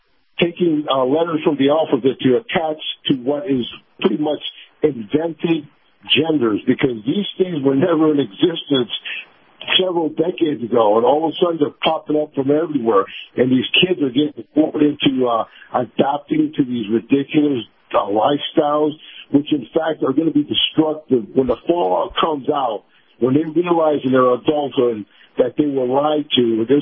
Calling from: Tampa, Florida, United States; From Tampa.

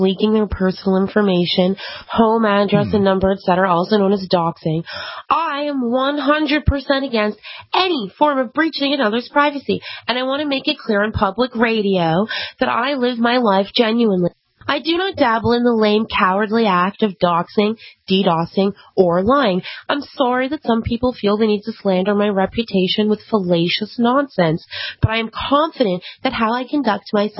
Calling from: Toronto, Ontario, Canada; I'm calling you from Toronto.

